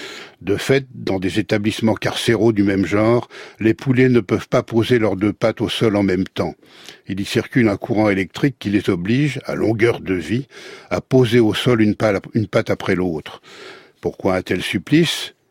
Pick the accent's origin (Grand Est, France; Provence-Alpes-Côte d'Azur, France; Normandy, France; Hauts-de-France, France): Normandy, France; Je suis normand d'origine et breton de cœur.